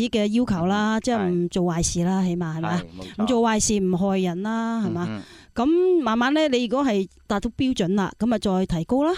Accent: China; 我哋中国人咧就比较系内向啲嘅，忍耐啲嘅。

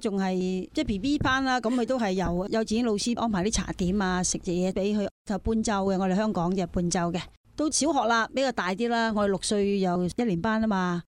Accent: China; 因为我们中国人都有储蓄的习惯的嘛。

